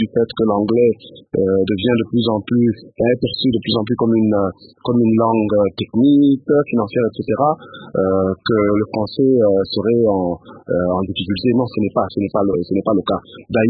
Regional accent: DR Congo; il nous appartient en tant que Congolais participant à l'espace francophone, de nous battre pour cette valeur de la diversité culturelle.

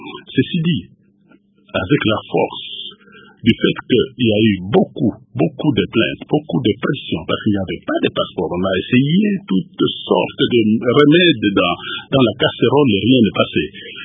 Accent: Katanga, DR Congo; On a des kits dans le centre expérimental du Katanga, là d'où je viens.

